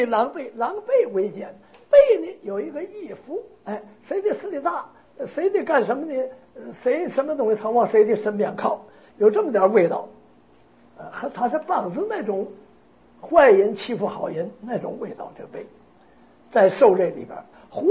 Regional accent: Taiwan; 人家外国人说我们台湾人呢

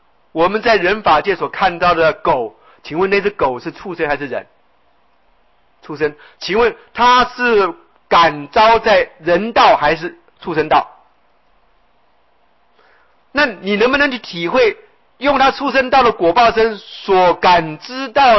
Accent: Taiwan; born there; 我们从出生就同生一个，我们有个共业处。什么处？我们生在台湾，都送国语文的教育，对不对？

